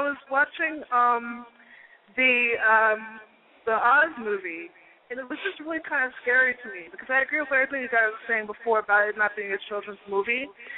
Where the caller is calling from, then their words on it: Washington, District of Columbia, United States; from D.C. again.